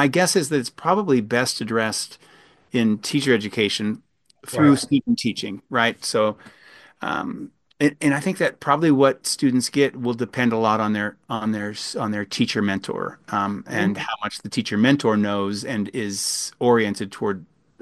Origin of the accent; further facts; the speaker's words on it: Vancouver, Washington, United States; Yeah, so I'm originally from Vancouver, Washington.